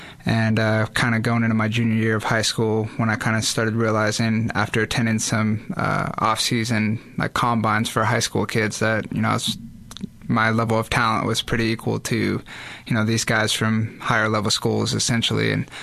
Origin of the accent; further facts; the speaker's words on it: Rogue River, Oregon, United States; but I grew up in Rogue River. Played all sports all year round, whether it's soccer, football, baseball, basketball, run track relays to kind of help out the track team.